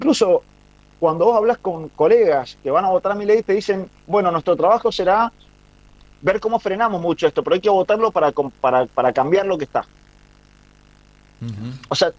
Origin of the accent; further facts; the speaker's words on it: Argentina; los argentinos